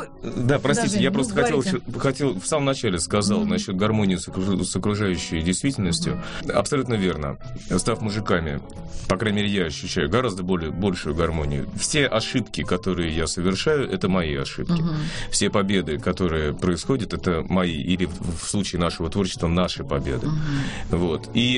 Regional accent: Moscow, Russia; Да-да, я-то москвич

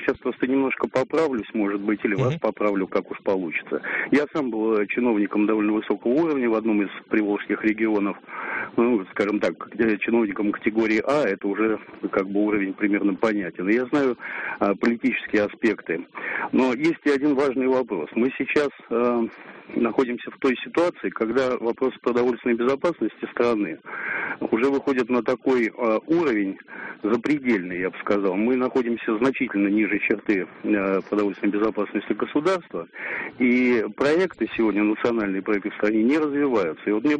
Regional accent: Moscow, Russia; сам я москвич, а сейчас нахожусь по дороге между Тольятти и Самарой.

